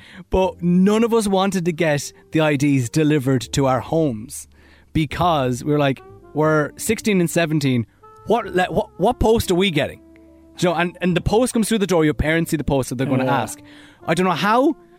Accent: North West England, United Kingdom; accent: Scouse; I couldn't do a London accent. I could only do a Scouse accent. That's the only accent I had at the time.

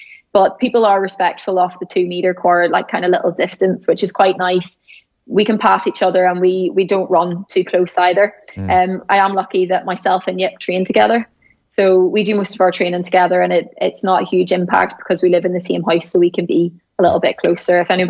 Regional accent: Northern Ireland, United Kingdom; Obviously, I'm Northern Irish, so I know what's happening at home in the north.

